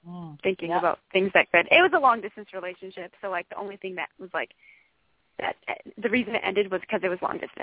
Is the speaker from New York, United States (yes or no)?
no; North Carolina, United States; I'm from North Carolina.